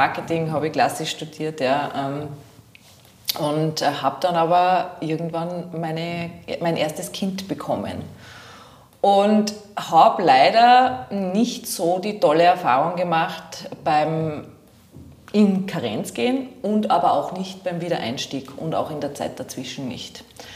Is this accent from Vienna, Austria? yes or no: no; Salzburg, Austria; Das ist ja meine alte Heimatstadt eigentlich. Ich bin in Salzburg geboren und aufgewachsen.